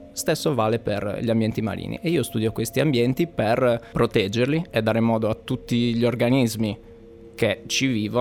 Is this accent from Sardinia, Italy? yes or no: yes; Cagliari, Sardinia, Italy; Sono cagliaritano dalla nascita e ho vissuto tutta la mia vita pressoché a Cagliari, o perlomeno avendo Cagliari come base.